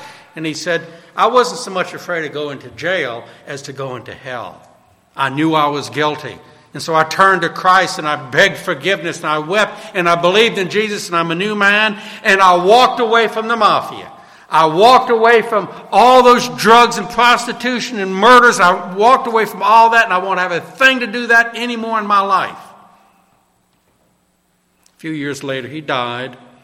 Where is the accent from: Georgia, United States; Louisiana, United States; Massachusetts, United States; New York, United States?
Louisiana, United States; New Orleans; As you know, I grew up in New Orleans, went to the Mardi Gras